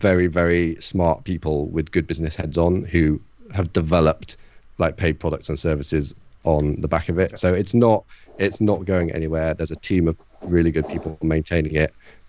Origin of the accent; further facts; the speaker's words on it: Swindon, South West England, United Kingdom; a fantastic road junction in my hometown of Swindon